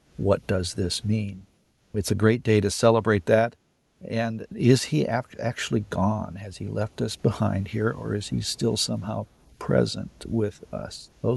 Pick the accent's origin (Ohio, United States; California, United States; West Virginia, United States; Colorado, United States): California, United States; I grew up in California in the 60s and 70s.